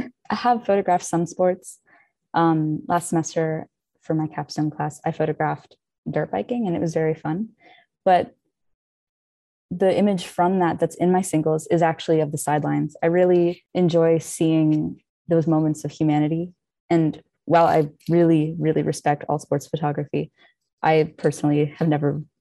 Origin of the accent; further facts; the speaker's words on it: Marshall Islands; Growing up in the Marshall Islands, I was really surrounded by like heritage of the past